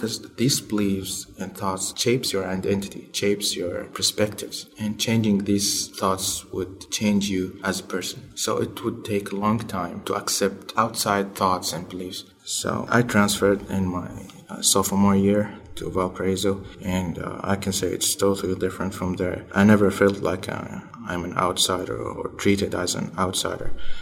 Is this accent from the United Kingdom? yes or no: no; Saudi Arabia; English is a second language; now in United States; When I said I'm from Saudi Arabia, I'm Muslim, she said that you're gonna kill us all.